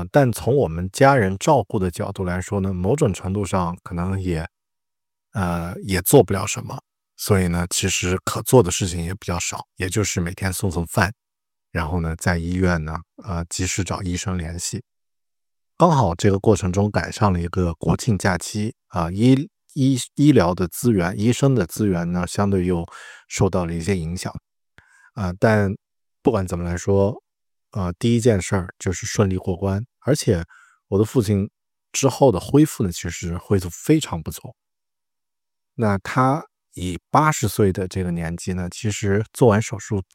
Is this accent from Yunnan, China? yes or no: yes; Kunming, Yunnan, China; now in Auckland, New Zealand; 那么于是呢我又第二次紧急从奥克兰呢飞回了我的家乡昆明